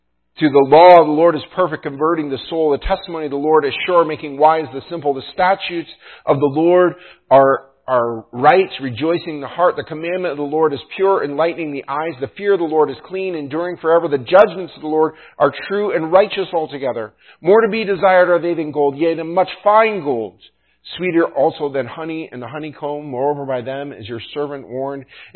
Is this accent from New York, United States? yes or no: yes; New York, United States; I remember feeling this when growing up in the Adirondacks, there wasn't a lot of light pollution like there is in some places.